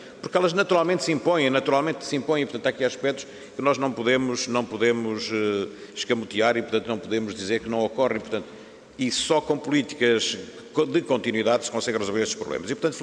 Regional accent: Vila Real, Portugal; o município de onde eu venho de Vila Real, Trás-os-Montes

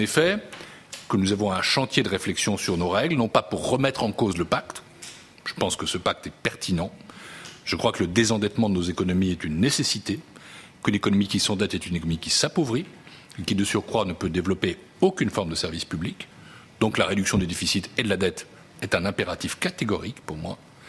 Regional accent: France; comme vous l'avez peut-être remarqué à la langue que j'utilise, je suis français.

